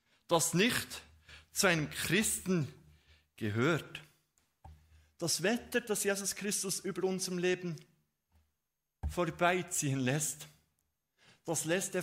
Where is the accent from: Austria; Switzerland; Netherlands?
Switzerland; Ich bin ja Schweizer, gell?